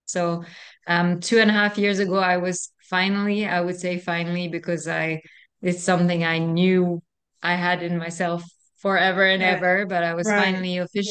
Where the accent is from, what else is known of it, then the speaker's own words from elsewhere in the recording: France; So, I was born and raised in France.